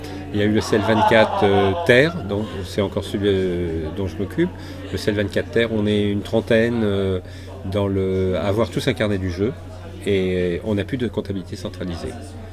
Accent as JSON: {"language": "French", "town": "Livry-Gargan", "region": "Île-de-France", "country": "France", "tie": "born there", "said": "Moi, je suis né pas loin, je suis né à Livry-Gardon"}